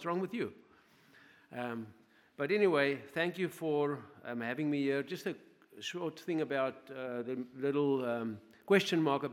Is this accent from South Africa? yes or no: yes; South Africa; moved away as an adult; now in United States; I was introduced as a South African, but I want to correct that. I'm a United States citizen for the past few months now.